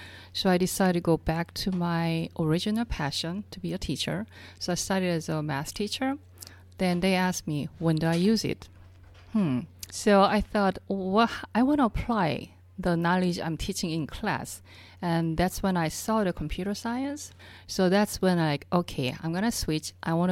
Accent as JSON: {"language": "English", "country": "South Korea", "tie": "born or raised there", "second_language": "English", "said": "I grew up in South Korea, and it was a third world country at that time."}